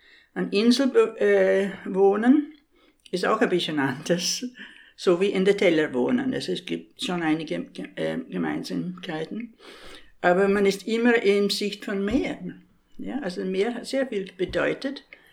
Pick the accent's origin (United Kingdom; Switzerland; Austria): United Kingdom; Orkney, Scotland; also born or lived in Shetland; now in Germany; Ich bin in Shetland geboren, Orkney aufgewachsen, aber die haben große Ähnlichkeiten.